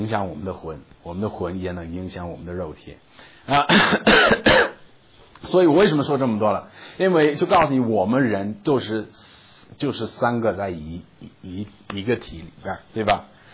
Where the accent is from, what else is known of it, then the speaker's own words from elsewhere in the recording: China; 我们中国人一般把灵魂连在一起